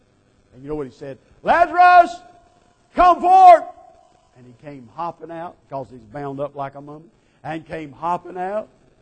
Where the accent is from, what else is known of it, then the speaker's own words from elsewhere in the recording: Georgia, United States; My roommate was from Maine. After about a month, we learned to communicate. And I was from Georgia.